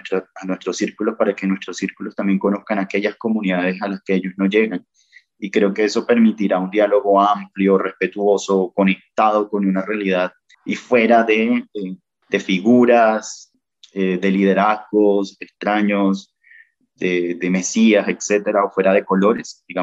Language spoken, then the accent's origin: Spanish; Colombia; bien, bacano, somos soberanos, somos colombianos, gracias